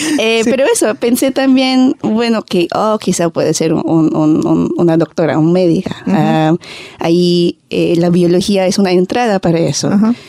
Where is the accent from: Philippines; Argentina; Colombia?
Philippines; Porque vivir en Filipinas, yo soy de Filipinas originalmente. Ahí somos un país de 7.000 islas.